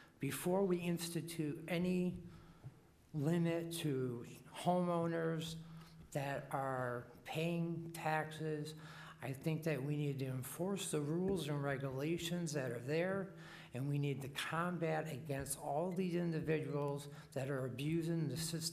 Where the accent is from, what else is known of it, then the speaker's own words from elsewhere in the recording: Washington, District of Columbia, United States; I'm born and raised in Ward 7. I know the demographics.